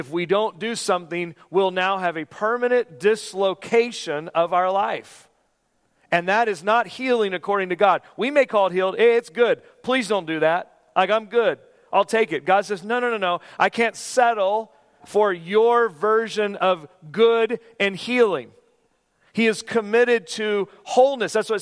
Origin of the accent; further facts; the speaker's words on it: California, United States; I'm from California, remember?